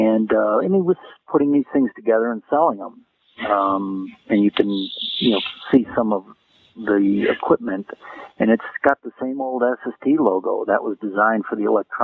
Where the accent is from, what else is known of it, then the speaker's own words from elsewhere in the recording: Chicago, Illinois, United States; I grew up in Chicago, and I knew how retarded it was musically